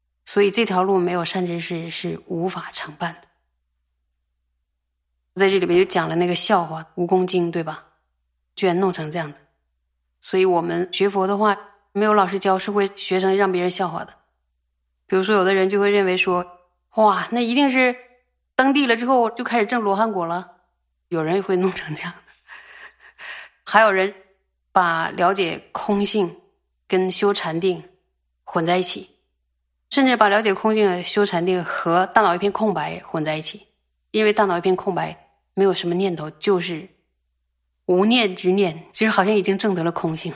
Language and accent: Chinese; Northeast China, China; 他觉得我们东北人简直是太厉害了